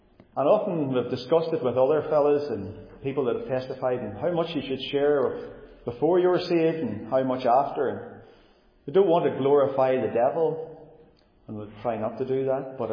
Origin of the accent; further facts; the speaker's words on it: Cookstown, Northern Ireland, United Kingdom; I grew up in Cookstown. My parents were both saved folks.